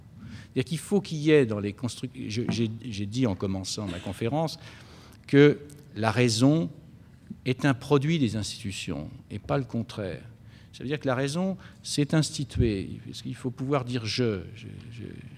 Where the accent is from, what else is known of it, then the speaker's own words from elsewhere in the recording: Nantes, Pays de la Loire, France; Excusez-moi, je suis nantais aussi